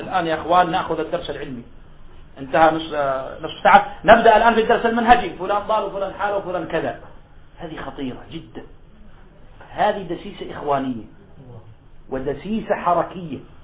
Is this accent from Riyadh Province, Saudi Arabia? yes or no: yes; Riyadh, Riyadh Province, Saudi Arabia; هذه أنا عاشرتها، موجودة عندنا في الرياض واضحة